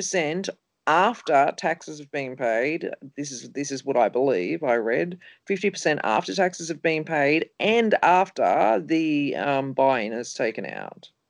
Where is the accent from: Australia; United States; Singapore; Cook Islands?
Australia; But otherwise, I was the first ever sponsored Australian female poker player